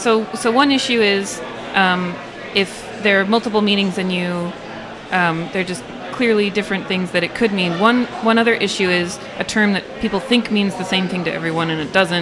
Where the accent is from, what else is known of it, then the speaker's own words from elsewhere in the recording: California, United States; like I grew up in the Bay Area, but I just know HTML from like LiveJournal.